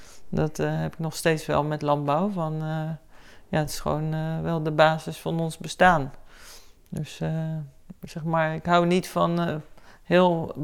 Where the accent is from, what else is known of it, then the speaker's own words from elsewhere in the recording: Leusden, Utrecht, Netherlands; Ja, ik woonde in Leusden bij Amersfoort.